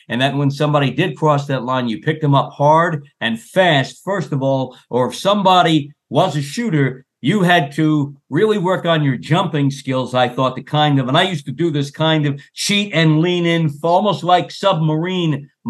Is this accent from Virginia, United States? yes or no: no; New York City, New York, United States; Yeah, I grew up in East Harlem.